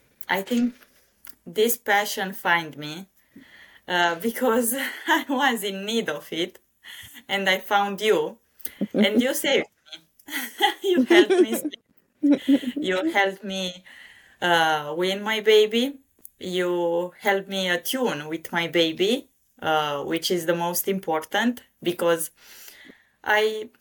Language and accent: English; Bucharest, Romania; English is a second language; I'm from Romania, from the capital, Bucharest.